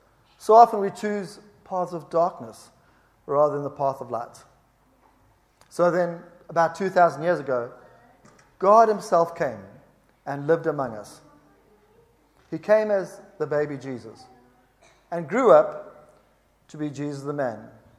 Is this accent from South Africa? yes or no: yes; South Africa; born there; also born or lived in Abu Dhabi; You may hear from my accent that I'm a little bit different. I was born in South Africa, and for many years I thought South Africa was the most beautiful country in the world.